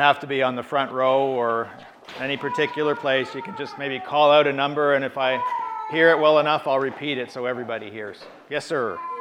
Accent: Montreal, Quebec, Canada; I'm from Montreal.

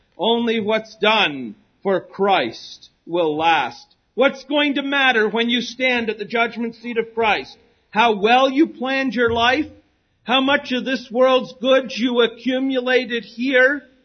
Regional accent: Canada; now in United States; And I tell them that I'm a Canadian.

